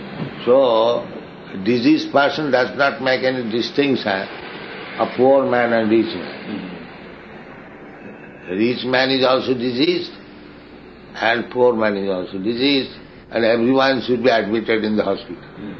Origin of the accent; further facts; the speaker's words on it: India; I came from India alone.